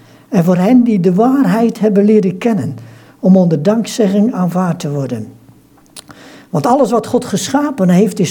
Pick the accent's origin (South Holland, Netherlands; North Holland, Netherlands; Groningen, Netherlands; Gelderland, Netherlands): South Holland, Netherlands; Hendrik-Ido-Ambacht; Ik kom uit Hendrik Ido Ambacht.